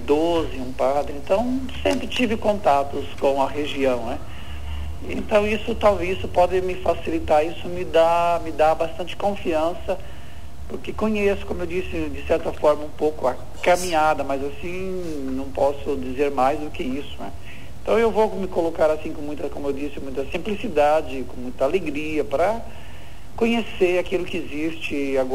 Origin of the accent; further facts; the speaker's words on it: Sudoeste, Brazil; moved away; E foi nesse ambiente que eu também fui formado, que eu cresci. Eu saí do Sudoeste, mas eu nunca tirei o Sudoeste de dentro de mim.